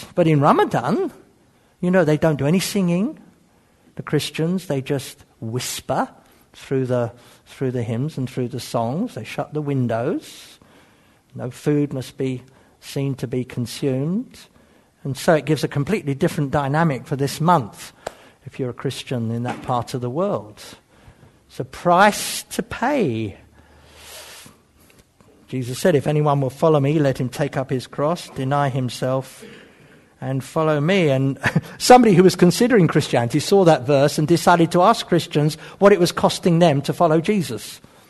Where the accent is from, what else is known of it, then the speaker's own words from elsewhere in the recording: Dartford, South East England, United Kingdom; I mean, even in my hometown of Dartford, I think we've got about 12 evangelicals, half the evangelical churches, half of which have got Nigerian pastors now.